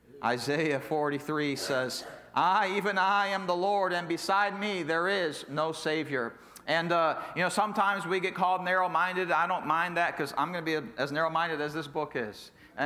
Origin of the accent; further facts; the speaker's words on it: Brazil; Most of you know that I grew up in Brazil. I speak Portuguese. I also speak Spanish.